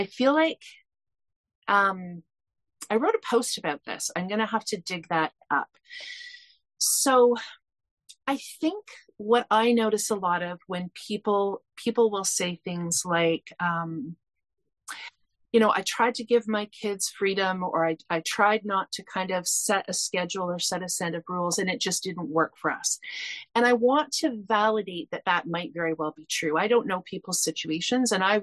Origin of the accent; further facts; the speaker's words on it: Canada; as a Canadian, I had to look up what rota meant